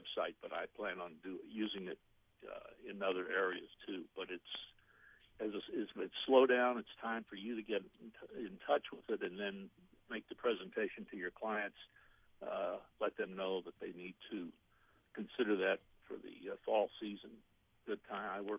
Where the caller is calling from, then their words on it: Plano, Texas, United States; Plano, Texas.